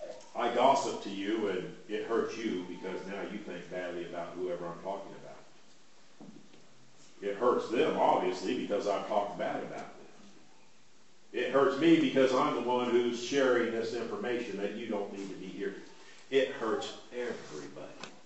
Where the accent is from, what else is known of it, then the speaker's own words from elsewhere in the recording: Missouri, United States; moved away; I grew up in Missouri, and we did not have rattlesnakes there. We had some snakes that were dangerous, but not generally as dangerous as a rattlesnake. When I came to Texas, that was one of my great fears, was seeing rattlesnakes.